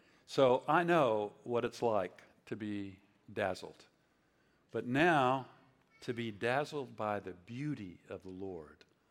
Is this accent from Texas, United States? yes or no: yes; Fort Worth, Texas, United States; When I was 18 years old, I was raised in Fort Worth